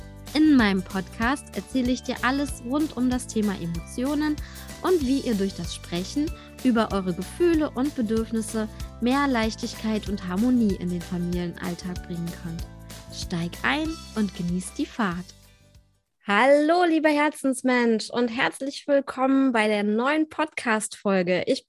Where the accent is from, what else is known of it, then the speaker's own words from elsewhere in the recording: Berlin, Germany; Ich komme aus Berlin